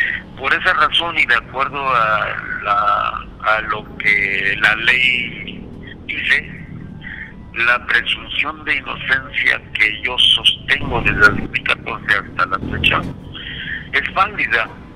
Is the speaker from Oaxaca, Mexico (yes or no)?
yes; Oaxaca, Mexico; alejado de mi hogar, alejado de mi pueblo, simple y sencillamente porque el poder, a través de el poder, a través del sistema de justicia de Oaxaca, ha tenido el interés de que yo esté lejos de ellos